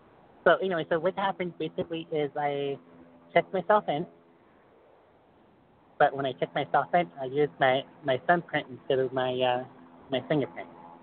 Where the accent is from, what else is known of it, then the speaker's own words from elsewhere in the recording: Napa, California, United States; I am actually from Napa, California.